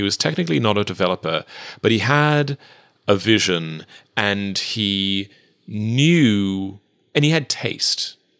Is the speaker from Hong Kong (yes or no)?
no; England, United Kingdom; now in United States; And also being an Englishman in America